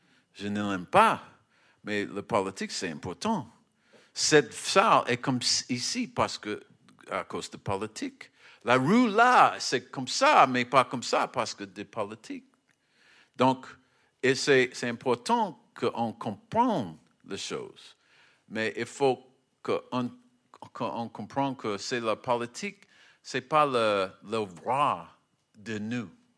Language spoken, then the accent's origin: French; United States; French is a second language; now in France; Mais moi, chez moi, aux États-Unis, nos sociétés, l'art, c'est pas notre.